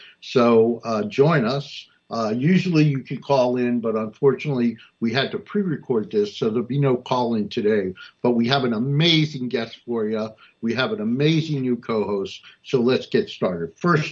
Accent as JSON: {"language": "English", "town": "Newark", "region": "New Jersey", "country": "United States", "tie": "born or raised there", "said": "I was born and raised in Newark, Hunter. We always aspired to move to Brooklyn, but we never had the money."}